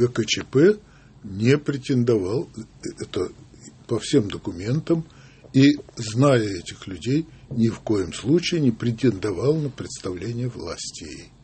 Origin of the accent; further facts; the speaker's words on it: Smolensk, Smolensk Oblast, Russia; born there; Я родился в Смоленске. Войну я встречал у своей тетки в Минске 22 июня.